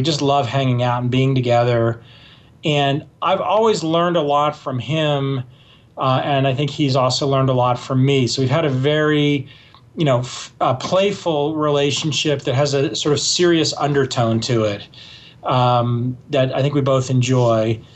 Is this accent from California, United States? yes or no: no; Dallas, Texas, United States; also born or lived in Boston; now in Boulder, United States; No, I grew up in Dallas, Texas.